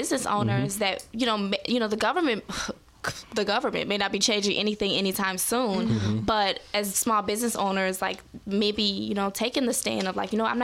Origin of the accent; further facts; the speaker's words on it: Chicago, Illinois, United States; Yes, we were born and raised on the South Side. So we mostly lived, it was really a battle for us because we mostly lived in African-American neighborhoods.